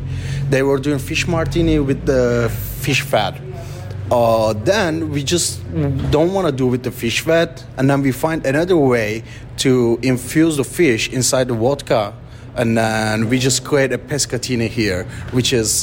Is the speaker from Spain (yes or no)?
no; Turkey; Also, I'm from Turkey, which our primary protein is lamb.